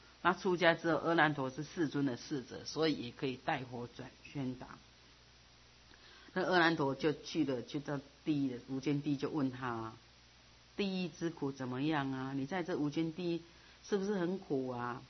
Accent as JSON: {"language": "Chinese", "country": "Taiwan", "said": "那个外国人就是同样同学但是他不是我们台湾人"}